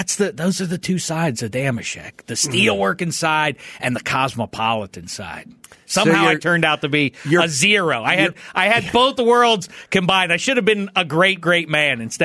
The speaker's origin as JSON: {"language": "English", "town": "Pittsburgh", "region": "Pennsylvania", "country": "United States", "said": "No, I said I'm from Pittsburgh, Western Pennsylvania area"}